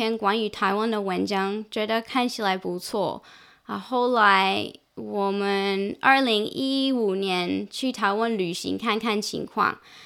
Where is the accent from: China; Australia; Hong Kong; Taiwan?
Australia; Perth, Western Australia; Chinese is a second language; 我是个35岁的女生。我在珀斯出生长大的。